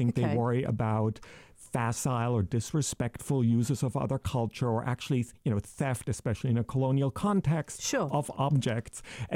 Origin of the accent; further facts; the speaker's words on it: Germany; also born or lived in Italy / United States; I grew up in Germany, I moved to Italy, I lived in the States, I travel a lot.